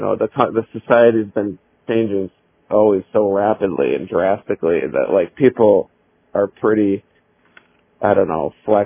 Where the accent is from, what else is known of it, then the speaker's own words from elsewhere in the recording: Chicago, Illinois, United States; also born or lived in Los Angeles; now in New York, United States; So I'm from Chicago originally, but, you know, we kind of wanted to change things up a little bit, so.